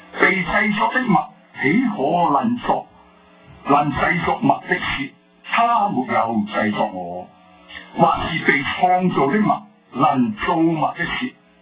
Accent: Guangdong, China; 咁喺大陸，我哋中國人好狡猾啊，特別我哋廣東人好狡猾嘅係嘛？

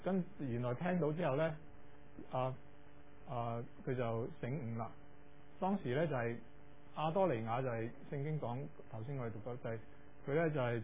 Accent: Hong Kong; 即系我哋香港人系人哋教

